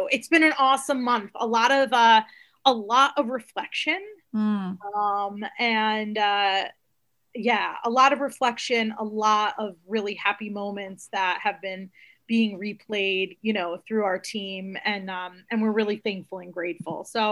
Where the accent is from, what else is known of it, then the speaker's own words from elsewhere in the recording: Shelton, Connecticut, United States; I grew up in Shelton, Connecticut.